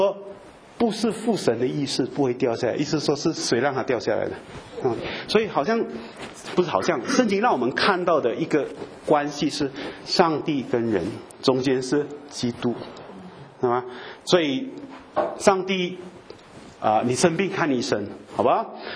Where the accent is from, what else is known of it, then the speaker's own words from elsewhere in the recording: China; 我们中国人也说嘛，我们不要逆天行道